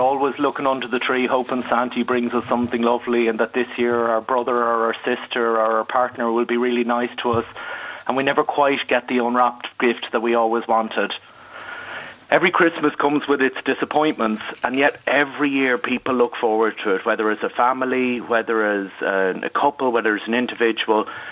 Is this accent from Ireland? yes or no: yes; Ireland; And then being Irish, we do the smartest thing possible in an awkward emotional situation, and we ply ourselves with alcohol.